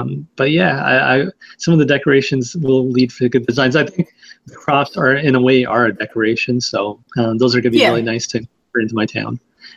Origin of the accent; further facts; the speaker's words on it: Canada; So initially, like being Canadian, I didn't actually get any of the presidents